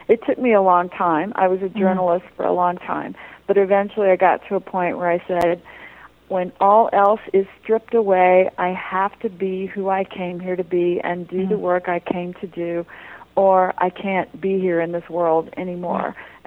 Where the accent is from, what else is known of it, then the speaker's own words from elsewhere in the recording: New Orleans, Louisiana, United States; I grew up in New Orleans, and I came from a long line of Creole Cajun women with the sight, as they called it.